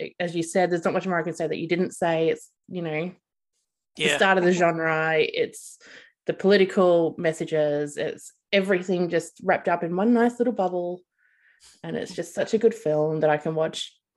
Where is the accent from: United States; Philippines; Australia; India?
Australia; Melbourne, Victoria; I mean, I'm from Melbourne, but Australia, close to home.